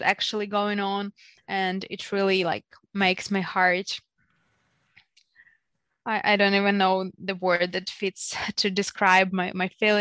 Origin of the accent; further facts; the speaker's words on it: Irpin, Kyiv Oblast, Ukraine; English is a second language; also born or lived in Pryluky; I was born in Chernihiv region, in a small town called Priluki. And I lived there till 6 years old. And then I moved to Kyiv, where I lived for like around a year. Then with my family, we moved to Irpin, which is a suburb city